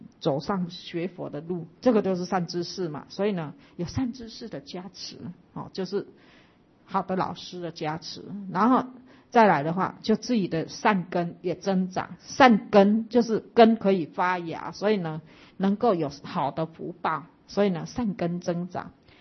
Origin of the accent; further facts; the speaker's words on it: Taichung, Taiwan; 像以前我们那边台中到哪里也是有